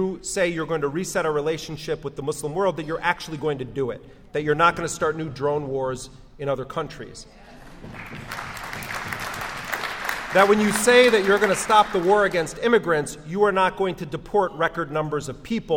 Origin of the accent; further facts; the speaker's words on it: Milwaukee, Wisconsin, United States; We grew up in Milwaukee, Wisconsin, and we went to a small Catholic grade school called St. Rose of Lima